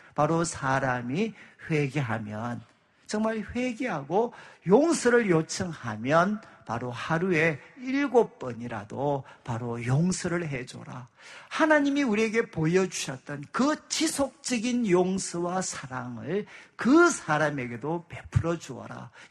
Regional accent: Gyeongsang, South Korea; 집사람은 서울 여자고 저는 이제 경상도 여자고

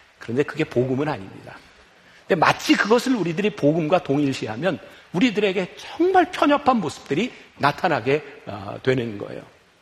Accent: South Korea; 왜냐면 저는 한국 사람이라 그런지 이 국악의 연주를 들을 때마다

